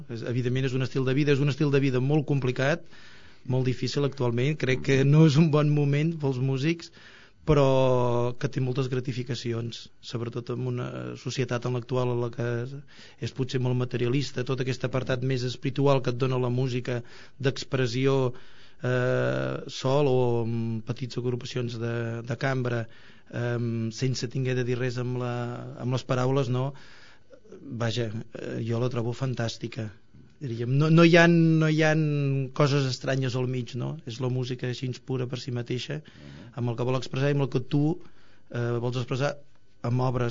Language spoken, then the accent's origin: Catalan; Sant Pau, Catalonia, Spain; Jo sóc fill de Sant Pau pràcticament tothom és pagès, llavors jo sóc fill de pagesos